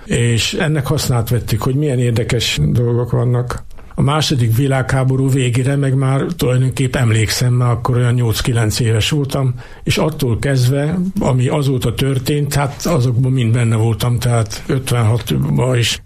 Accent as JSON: {"language": "Hungarian", "town": "Eger", "region": "Heves", "country": "Hungary", "said": "amikor mondtam, hogy én egri vagyok"}